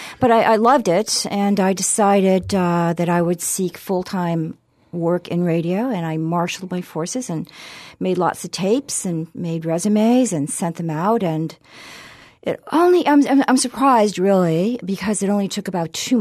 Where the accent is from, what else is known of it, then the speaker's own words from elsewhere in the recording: Stuart, Florida, United States; I grew up in Stuart, Florida, and I listened to WQAM out of Miami, which was a top 40s radio station.